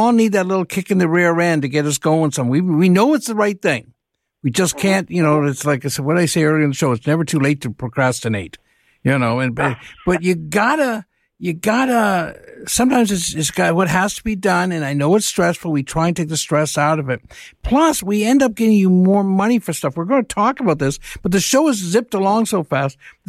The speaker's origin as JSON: {"language": "English", "country": "Ireland", "said": "I'm Irish."}